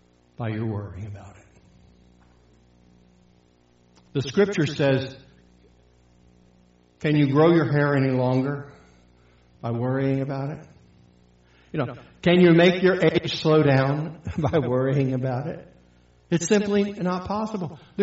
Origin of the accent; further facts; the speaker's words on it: Philadelphia, Pennsylvania, United States; moved away; I mean, I'm from Philadelphia. You know, lights, right?